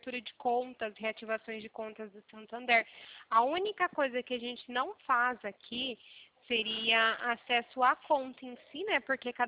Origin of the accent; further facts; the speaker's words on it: São Paulo, Brazil; Eu sou do interior de São Paulo